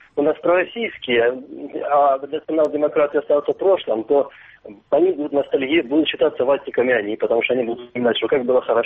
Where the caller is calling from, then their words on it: Luhansk Oblast, Ukraine; вот я из Луганской области.